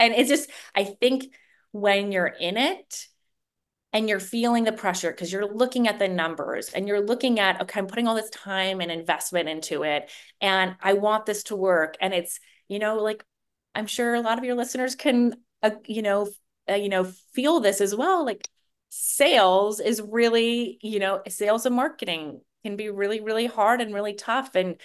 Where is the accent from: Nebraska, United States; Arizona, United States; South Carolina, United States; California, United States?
California, United States; Los Angeles; now in Atlanta, United States; So I'm from Los Angeles, but I live in Atlanta. And Atlanta is now home for many, many years.